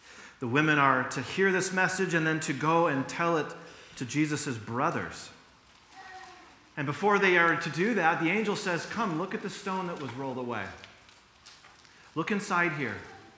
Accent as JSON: {"language": "English", "town": "Seattle", "region": "Washington", "country": "United States", "tie": "born or raised there", "said": "I grew up in the Seattle area, and when I was a kid, the Seattle Supersonics still existed"}